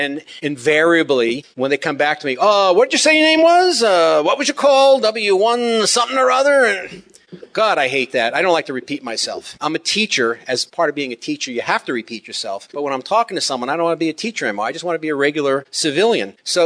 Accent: Cincinnati, Ohio, United States; I know I love to make fun of Midwestern accents. You know, I'm from Cincinnati and all.

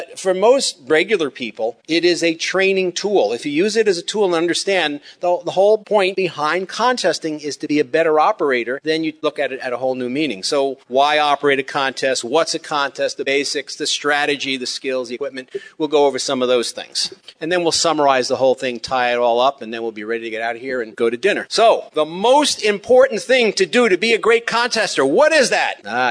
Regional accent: Cincinnati, Ohio, United States; I know I love to make fun of Midwestern accents. You know, I'm from Cincinnati and all.

